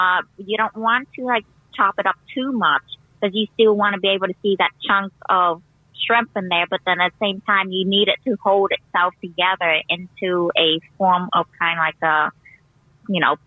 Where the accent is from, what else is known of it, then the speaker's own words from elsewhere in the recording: Vietnam; also born or lived in Cambodia; I am half Vietnamese, quarter Cambodian, and quarter Chinese. I was born in Cambodia and lived there till I was six. So I lived in Cambodia longer than I lived in Vietnam. But I was raised culturally both more Vietnamese